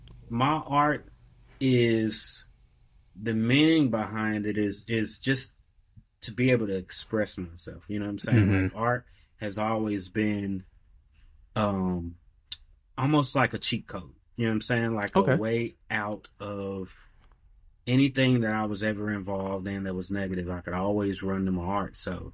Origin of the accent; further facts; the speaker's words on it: North Carolina, United States; also born or lived in Arkansas; So I'm originally from Arkansas, born in Arkansas, you know what I'm saying? But moved to North Carolina when I was about 10 or 11, you know?